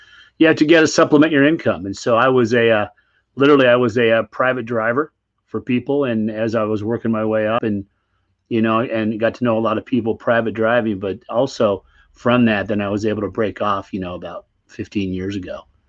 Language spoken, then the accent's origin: English; Fairfield, Nebraska, United States; moved away as an adult; now in Los Angeles, United States; So I grew up in Nebraska. I grew up in a small town called Fairfield, Nebraska. And, you know, I came out here in 95, like a lot of people. I just packed up, got in the car and came to Hollywood after my dreams.